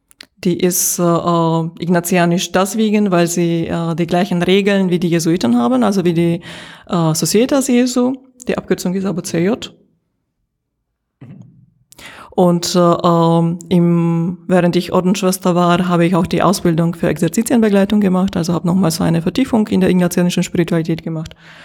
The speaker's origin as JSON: {"language": "German", "country": "Slovakia", "tie": "born or raised there", "moved": "yes", "lives_now": "Germany", "said": "Ich bin in der Slowakei geboren und dort aufgewachsen und seit knapp 20 Jahren in Deutschland."}